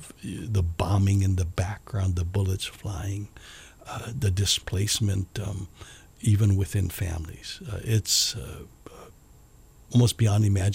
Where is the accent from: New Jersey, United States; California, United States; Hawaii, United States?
Hawaii, United States; Our experience being born and raised in Hawaii and the love we've experienced within the body of Christ here in this beautiful Isles